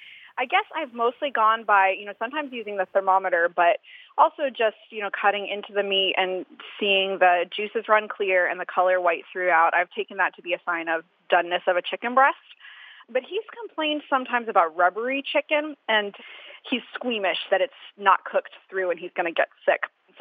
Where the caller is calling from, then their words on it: Maryland, United States; I'm calling from Maryland.